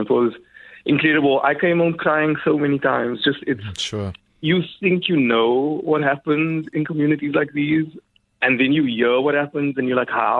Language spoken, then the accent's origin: English; Clark Estate, Western Cape, South Africa; I grew up in Clark Estate, which is quite similar.